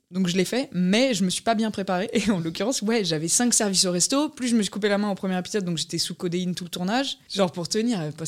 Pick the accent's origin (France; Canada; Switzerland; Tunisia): France; Marly-le-Roi, Île-de-France; mes grands-parents sont paysans en Corrèze. Et mes deux parents travaillent. Du coup, toutes mes vacances, je les ai passées à la ferme. Mais sinon, j'ai grandi à Marly-le-Roi, en banlieue parisienne.